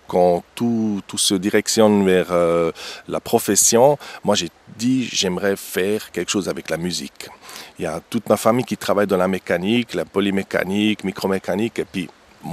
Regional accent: Biel, Bern, Switzerland; suis un 100% biennois, je vis le bilinguisme. Ma femme, elle est romande, moi je suis suisse-allemand, les enfants, ils parlent deux langues, je suis biennois

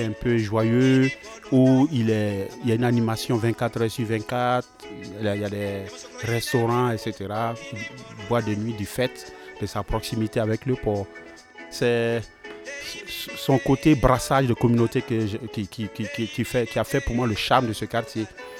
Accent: Abidjan, Côte d’Ivoire; Et puis moi, j'ai grandi un peu au centre-ville, à Trècheville. C'est un quartier populaire, un quartier où il y a toutes les communautés.

